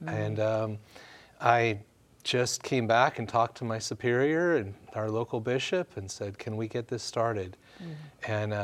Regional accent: Kokomo, Indiana, United States; Well, I grew up in Indiana, a town called Kokomo, Indiana, and went to Christendom College in Virginia.

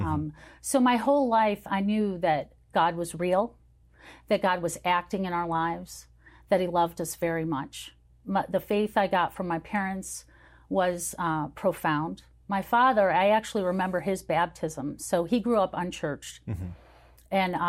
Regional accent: Illinois, United States; also born or lived in Italy; I was born in Pozzuoli, me and Sophia Loren, and and I grew up there for 2.5 years, and then we moved back to the States. So we lived outside of Great Lakes.

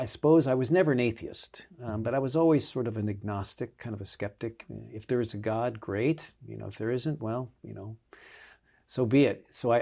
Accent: Overland Park, Kansas, United States; I grew up in the 60s and 70s, and kind of a typical kid of those years, in a suburb of Kansas City, Overland Park, Kansas.

